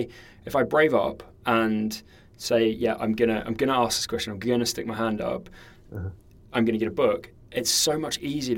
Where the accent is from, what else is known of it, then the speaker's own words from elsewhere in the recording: New Zealand; So I grew up in New Zealand